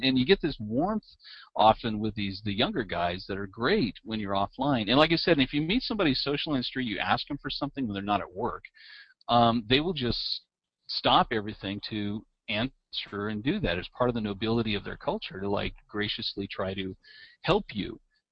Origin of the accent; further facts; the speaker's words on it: United States; holy am I, arrogant, I'm an American, we know how the world works attitude